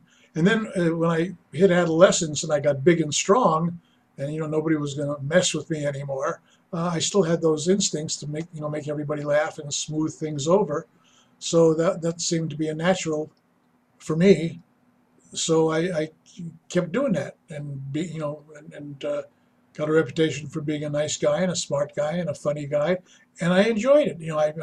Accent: Manhattan, New York, United States; I was born and raised in Manhattan. I took public transit to school every day for 6 years.

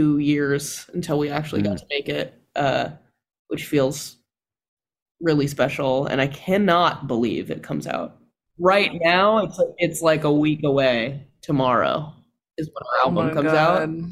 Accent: California, United States; I'm from California. I don't know about none of that.

